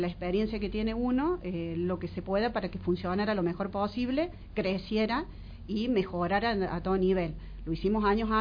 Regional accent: Jesús María, Córdoba, Argentina; yo nací en Jesús María, he vivido toda mi vida acá, mis padres, mis abuelos también. … otro vecino de Jesús María

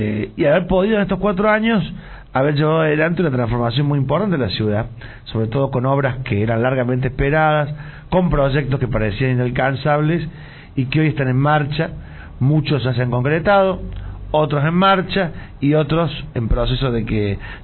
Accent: Colonia Caroya, Córdoba, Argentina; yo siempre viví en Coronel Carroza, en el lote 11, un sector que es cercano a Jesús María

